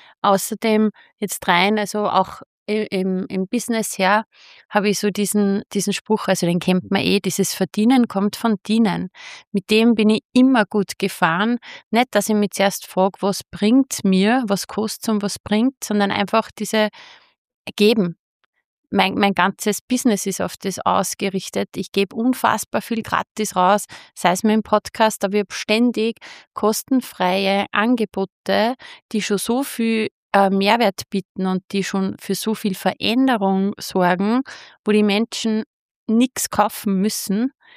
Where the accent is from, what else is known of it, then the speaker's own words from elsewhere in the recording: Steyr, Upper Austria, Austria; Also ich komme ja so aus dem Raum Steyr